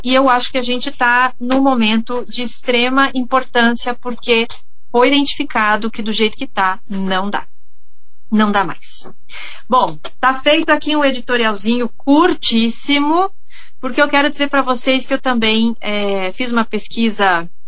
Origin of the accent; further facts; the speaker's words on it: Brazil; Nós somos brasileiros e fazemos parte da floresta amazônica e das decisões que acontecem lá.